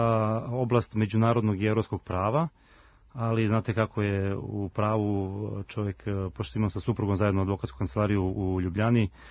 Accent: Belgrade, Serbia; also born or lived in Netherlands; now in Slovenia; Ja sam rođeni Beograđanin i do 2000. godine sam živeo u Beogradu, nakon čega sam me put odveo u inostranstvo, prvo u Holandiju, a na kraju evo i Sloveniju.

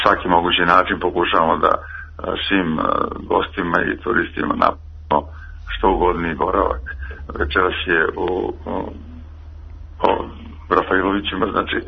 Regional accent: Budva, Budva Municipality, Montenegro; To je uvijek kod nas u Budvi u prve subote u oktobru

